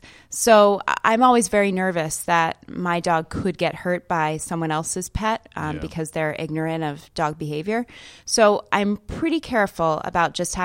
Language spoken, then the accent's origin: English; Winchester, South East England, United Kingdom; born there; I was born in Winchester, England.